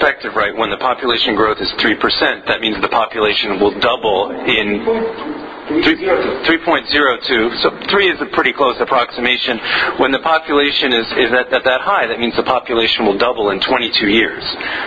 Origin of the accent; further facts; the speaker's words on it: United States; I think as an American observer, it's very tempting to begin any analysis of Yemen at this moment